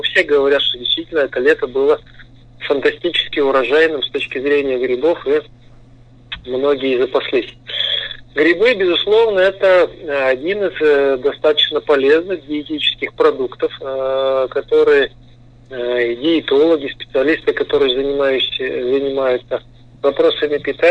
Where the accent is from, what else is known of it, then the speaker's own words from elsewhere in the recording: Southern Urals, Russia; Я вспоминаю, как в детстве мы на Южном Урале ходили за белыми грибами